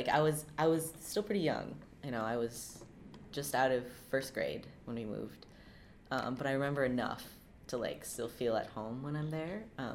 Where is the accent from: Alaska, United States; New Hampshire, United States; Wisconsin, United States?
Wisconsin, United States; La Crosse; also born or lived in Honolulu; I lived there until I was 7, about. 1998. And then we moved, me and my sister and my mom, and then the person who would become my stepdad, we all moved to La Crosse, Wisconsin.